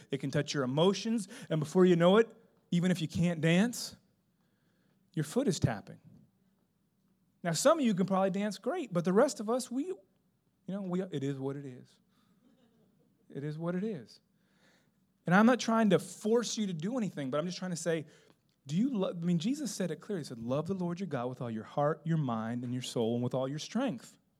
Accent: Miami, Florida, United States; I grew up in Miami, so this is for me, this is how I picture it.

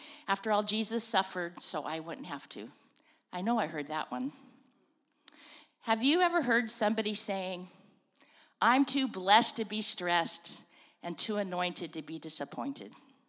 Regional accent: California, United States; And I grew up in California in the 50s and 60s.

